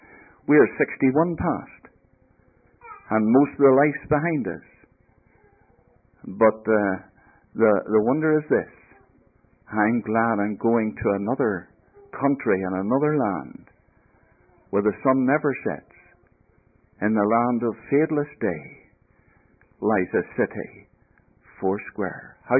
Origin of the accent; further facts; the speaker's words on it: Belfast, Northern Ireland, United Kingdom; I was brought up in Donegal Road and Maranatha Sunday schools.